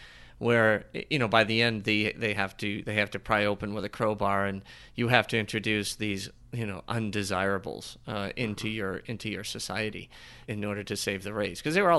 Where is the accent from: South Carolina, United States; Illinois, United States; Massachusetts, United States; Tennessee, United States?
Massachusetts, United States; Boston; It's just maybe being growing up in Boston and being a very Irish town or whatever, there's a lot of sensitivity.